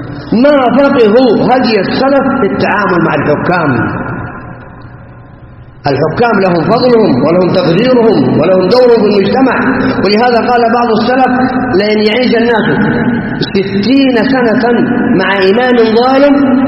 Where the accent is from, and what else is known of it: Saudi Arabia